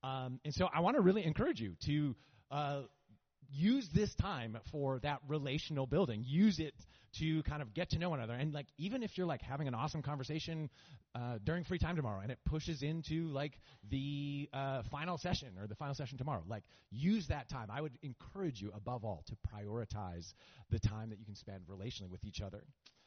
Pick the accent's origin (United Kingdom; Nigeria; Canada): Canada; now in United States; But as Benji said, we are Canadian by way of Texas. I'm sporting my Mountie socks. There's Mountie on that side, and then there are horses on this side. We have spent the last 14 years in Texas